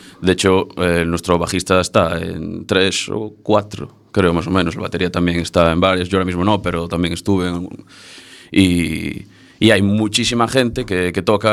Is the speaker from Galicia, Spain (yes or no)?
yes; As Pontes, Galicia, Spain; Bueno, yo no soy de Ferrol.